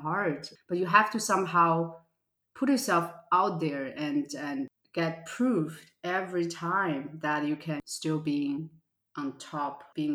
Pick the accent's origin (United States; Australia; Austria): Austria; also born or lived in China; So I was born in China, but grew up in Austria. So I have kind of two different mindsets in my body.